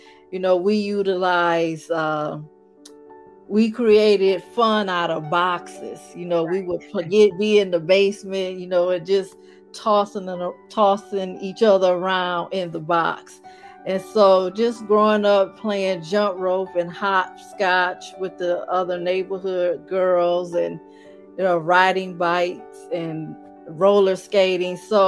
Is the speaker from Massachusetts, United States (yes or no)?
no; Detroit, Michigan, United States; Well, I am the oldest of 2 sisters and 1 brother. So growing up, we had a lot of fun.